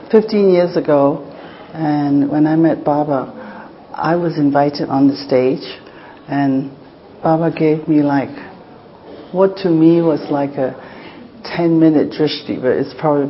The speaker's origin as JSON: {"language": "English", "country": "Hong Kong", "said": "from Hong Kong."}